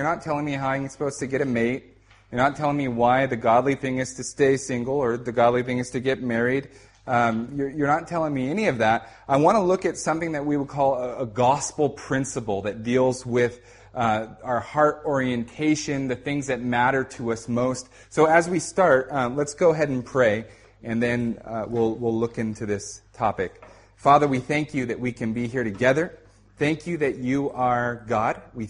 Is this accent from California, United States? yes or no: yes; California, United States; moved away as an adult; now in London, United Kingdom; I am from the States, from California. I live in London